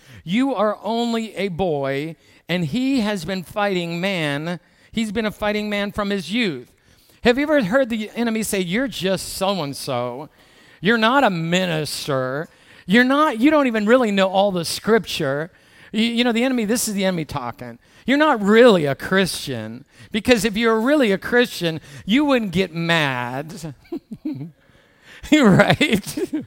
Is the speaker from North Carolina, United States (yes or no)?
no; Michigan, United States; I'm from Michigan. I grew up in Michigan.